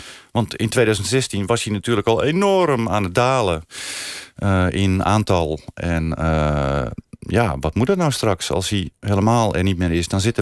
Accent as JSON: {"language": "Dutch", "region": "North Holland", "country": "Netherlands", "said": "zijn wij, mijn ouders zeker ook, en wij ook, broers, ik, mijn zus, zijn wij echte Noord-Hollanders."}